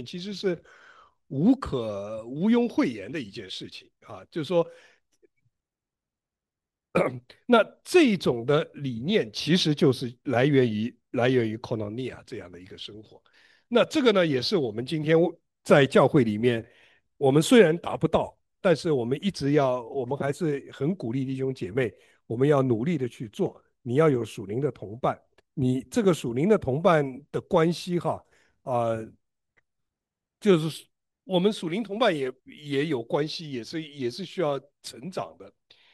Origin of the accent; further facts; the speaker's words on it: China; 尤其是我们中国人，我们的个性比较被教导的比较被动哈